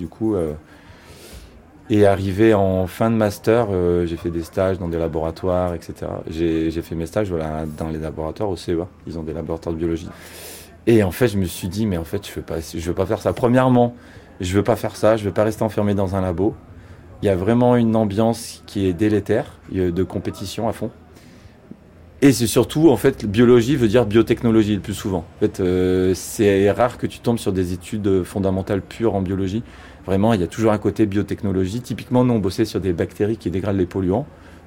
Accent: Grenoble, Auvergne-Rhône-Alpes, France; Moi, je suis grenoblois, du coup, c'est facile.

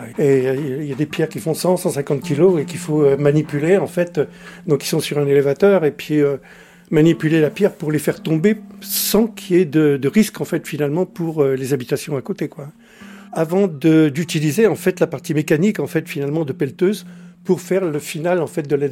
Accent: Changy, Bourgogne-Franche-Comté, France; Je viens de Changy.

